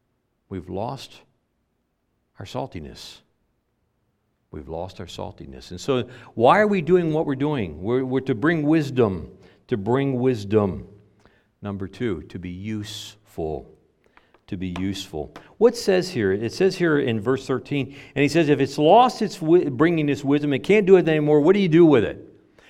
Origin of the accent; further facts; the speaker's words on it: Florida, United States; moved away; I was from Broward County. When I moved up here, I came from Broward County.